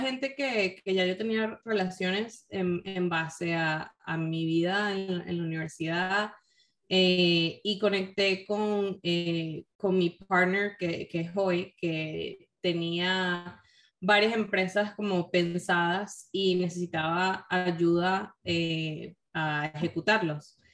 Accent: Caracas, Capital District, Venezuela; also born or lived in Ciudad Bolívar; me mudé a Caracas desde muy, muy chiquita y crecí todo allá y me gradué del bachillerato allá en Venezuela.

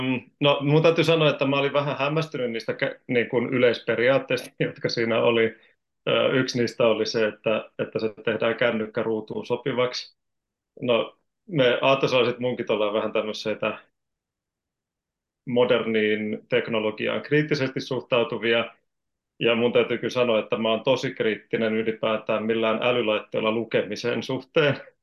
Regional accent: Janakkala, Kanta-Häme, Finland; tässä mä oon siis kotoisin täältä Janakkalasta

